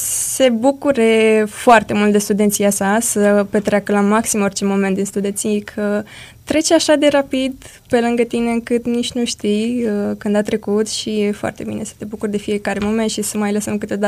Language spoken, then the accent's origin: Romanian; Cândești, Neamț County, Romania; Sunt din Neamț, mai exact din Cândești.